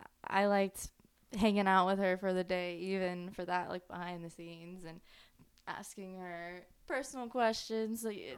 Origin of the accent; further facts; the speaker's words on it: Florida, United States; now in California, United States; I'm from Florida, born and raised.